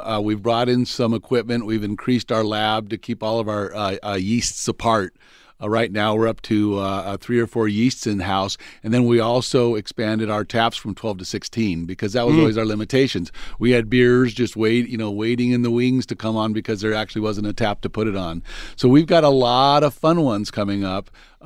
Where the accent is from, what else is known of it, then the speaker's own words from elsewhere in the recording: Tucson, Arizona, United States; And I just love showing off my hometown, going, this is who we are.